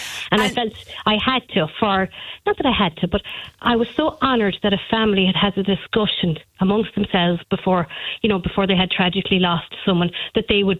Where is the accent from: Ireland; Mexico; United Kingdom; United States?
Ireland; Ballinskelligs, Munster; now in Caherciveen, Ireland; There was a mad race from here, from Carstaveen, and I was originally from Ballinskellig, up to Dublin to get there in time.